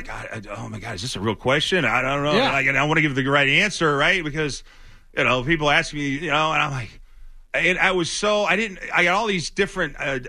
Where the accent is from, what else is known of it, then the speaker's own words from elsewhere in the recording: California, United States; I was from Southern California, man. I was a SoCal guy.